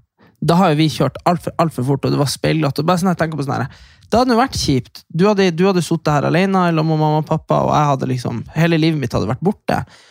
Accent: Nordland, Norway; der vi er fra, det er jo aldri stengt på Kråkmå eller på Saltfjellet

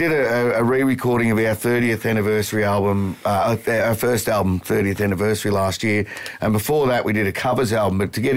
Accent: Cardiff, Wales, United Kingdom; I'm from Cardiff.

